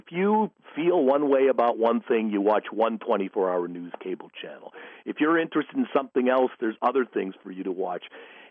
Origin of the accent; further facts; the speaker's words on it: Midwest, United States; I grew up in the Midwest, and primetime ended at 10.